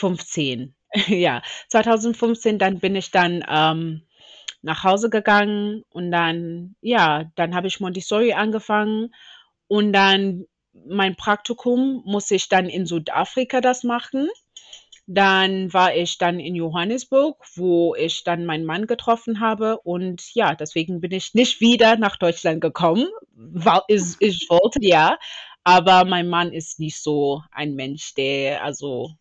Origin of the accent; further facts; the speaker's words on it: Bulawayo, Zimbabwe; first language Shona; German is a second language; Ich bin aufgewachsen in Simbabwe. Ich bin da geboren, in Bulawayo bin ich geboren. Und meine Mutter kommt aus Bulawayo auch und mein Vater von Mashingo. Meine Muttersprache ist übrigens also Shona.